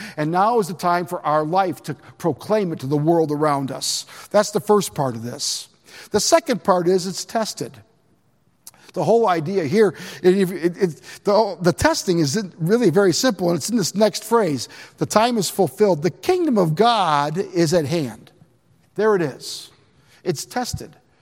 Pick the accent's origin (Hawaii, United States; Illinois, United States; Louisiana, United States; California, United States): Illinois, United States; Chicago; I grew up in Billy Graham's church, for those of you that don't know my whole story. I was born in Chicago, and my mom sang with Billy Graham's radio program, Songs in the Night.